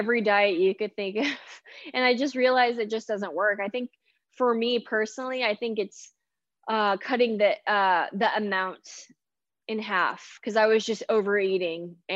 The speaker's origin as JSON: {"language": "English", "town": "Los Angeles", "region": "California", "country": "United States", "tie": "born or raised there", "said": "nothing shoots in my hometown. Like I live in LA and nothing shoots there anymore."}